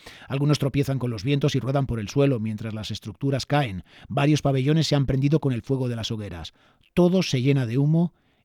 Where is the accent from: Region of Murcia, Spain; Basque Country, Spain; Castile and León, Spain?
Castile and León, Spain; Dueñas; por Dueñas, que es mi pueblo